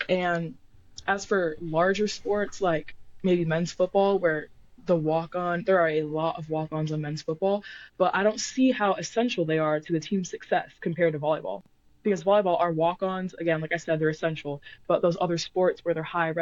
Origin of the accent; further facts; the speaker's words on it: Arizona, United States; And I'm from Arizona. I'm a West Coaster for life.